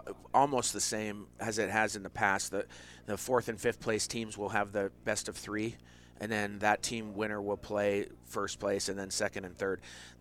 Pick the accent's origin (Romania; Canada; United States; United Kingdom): Canada; Thunder Bay, Ontario; He's actually a friend of mine that I played hockey with growing up in Thunder Bay.